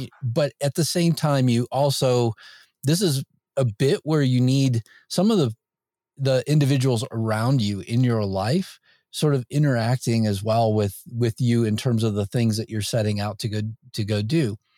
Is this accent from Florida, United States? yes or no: no; Indiana, United States; I grew up in Indiana, Northwest Indiana